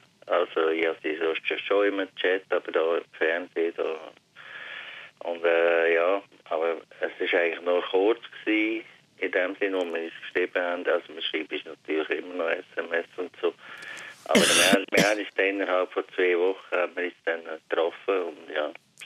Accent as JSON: {"language": "German", "region": "Aargau", "country": "Switzerland", "tie": "born or raised there", "said": "ich bin natürlich im Aargau aufgewachsen"}